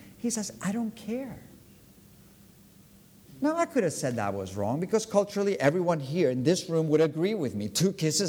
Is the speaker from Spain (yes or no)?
yes; Spain; And, I was born and raised here in Spain.